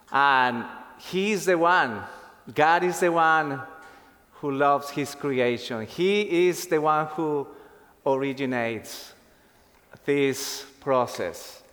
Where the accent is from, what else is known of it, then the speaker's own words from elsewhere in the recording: Valle del Cauca, Colombia; I grew up, I always remember growing up in Colombia in a small town, 40 minutes from our city, from Cali.